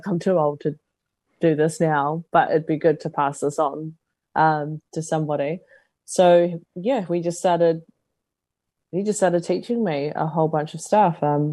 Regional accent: New Zealand; I've grown up in this country, I am a Kiwi

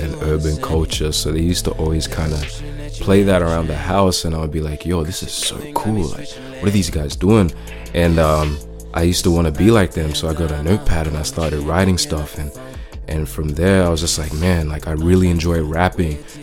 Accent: Sydney, New South Wales, Australia; I'm from Sydney, and I'm this week's Triple J Unearthed feature artist.

